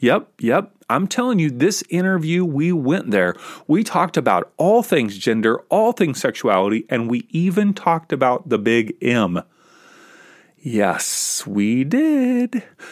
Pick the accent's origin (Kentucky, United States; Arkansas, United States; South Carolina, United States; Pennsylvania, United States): Kentucky, United States; I grew up in Kentucky.